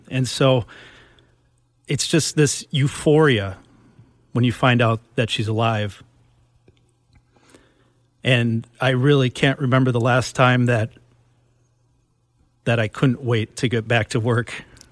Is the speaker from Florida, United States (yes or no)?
no; Minnesota, United States; And for me personally, growing up in Minnesota, and I'm getting a little emotional talking about it